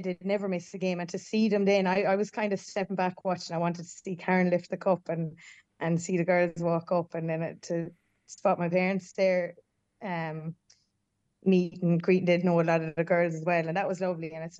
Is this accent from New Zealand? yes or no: no; Moneygall, Offaly, Ireland; Say I grew up there in Moneycall